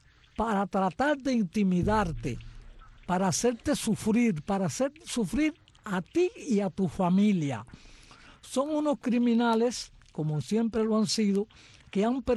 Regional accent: Guantánamo, Cuba; tú vives en el pueblo de donde yo soy oriundo. Yo soy guantanamero.

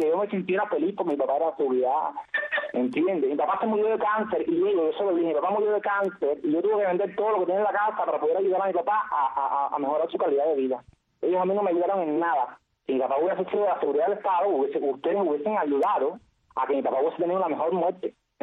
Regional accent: Cuba; yo, como gay cubano

